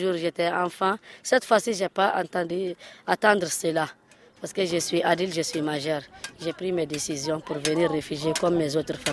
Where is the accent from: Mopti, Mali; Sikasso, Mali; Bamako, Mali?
Mopti, Mali; J'ai 15 ans à Mopti, oui, avec toutes les communautés.